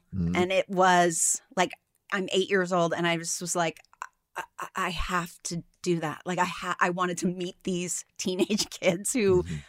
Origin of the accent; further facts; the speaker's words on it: Allentown, Pennsylvania, United States; I am from Allentown, Pennsylvania. Mm-hmm. Grew up there. Very, you know, middle America.